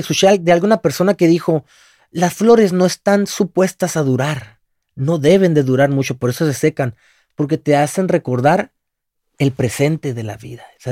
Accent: Hermosillo, Sonora, Mexico; now in United States; yo soy de Hermosillo, Sonora. Son como 150 millas de la frontera, la gente que no conozca.

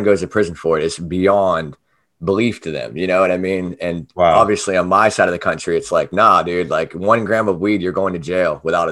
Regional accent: Charleston, South Carolina, United States; they were like, so where are you from, man? It's Charleston, South Carolina.

